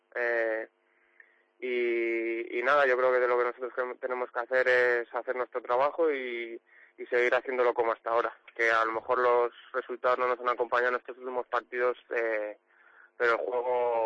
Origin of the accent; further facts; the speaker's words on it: Madrid, Community of Madrid, Spain; Ahora me toca así para Toledo, que soy de Madrid y en nada cojo el coche.